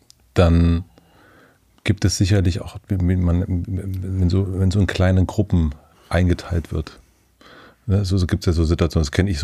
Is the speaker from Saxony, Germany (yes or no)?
no; Berlin, Germany; Und wir schämen uns als Berliner, dass es hier so dreckig ist.